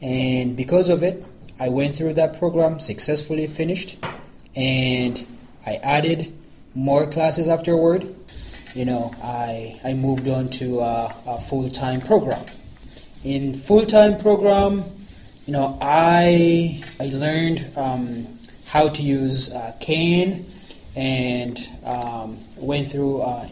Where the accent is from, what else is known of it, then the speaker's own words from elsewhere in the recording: Ethiopia; English is a second language; now in United States; I am originally from Ethiopia. I lived in the U.S. in Minnesota for about 9 years now.